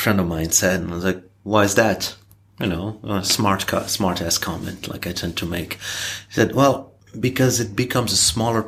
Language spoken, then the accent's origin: English; Casablanca, Casablanca-Settat, Morocco; I'm from Casablanca, Morocco. So that would still be the geographical home according to my passport.